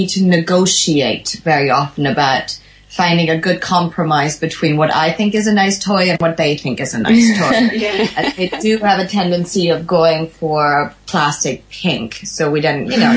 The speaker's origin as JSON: {"language": "English", "country": "Germany", "tie": "born or raised there", "said": "we have this stuff that I grew up with in Germany"}